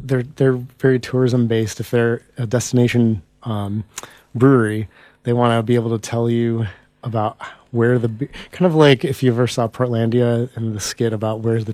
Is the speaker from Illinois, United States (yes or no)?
yes; Chicago, Illinois, United States; also born or lived in Wisconsin; And so I grew up in Chicago and lived in Wisconsin for a while after that.